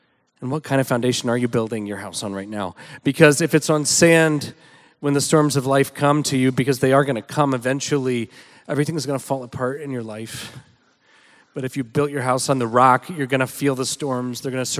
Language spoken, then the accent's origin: English; Montgomery, Alabama, United States; So anyway, we're from the South originally. I'm from Montgomery, Alabama.